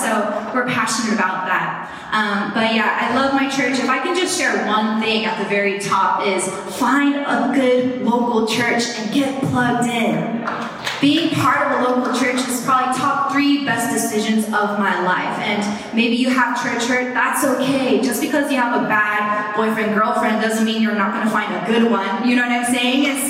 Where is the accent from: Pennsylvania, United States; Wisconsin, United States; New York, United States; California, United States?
California, United States; Mountain View; I am from the Bay Area, Mountain View. We got someone from Mountain View? Let's go! Awesome! Okay, well, I'm a Bay Area native, born and raised in the Bay.